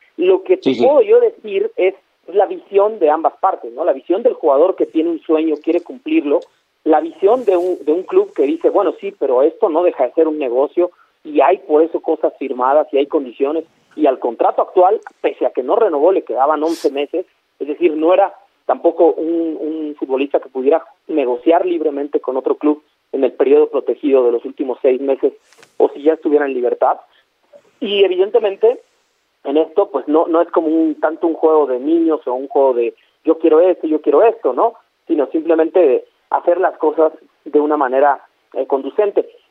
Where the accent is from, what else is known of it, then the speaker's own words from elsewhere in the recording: Mexico; Y como mexicano, soy el primer impulsor que más jugadores se vayan a Europa.